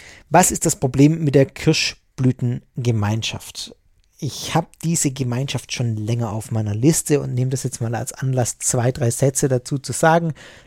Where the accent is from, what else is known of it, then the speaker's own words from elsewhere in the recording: Baden-Württemberg, Germany; Themale, wie man bei uns im Schwabenland sagen würde.